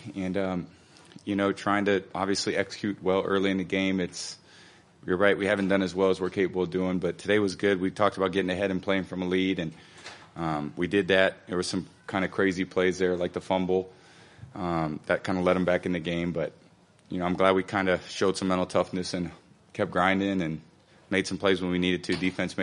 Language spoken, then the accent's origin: English; San Mateo, California, United States; I was a kid growing up in San Mateo when Niners were doing that too.